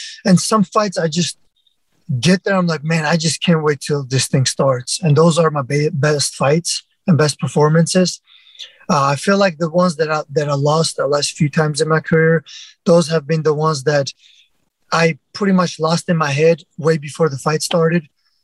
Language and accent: English; Armenia; now in Kent, United States; I actually moved to the United States 14 years ago straight from Armenia.